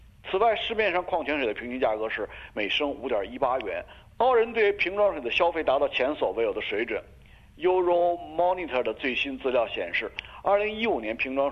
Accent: Australia

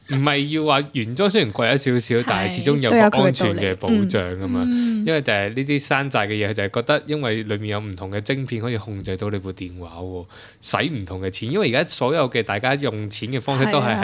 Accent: Hong Kong; 因为呢最近发生了一个很对我们香港人都挺大的一个件事

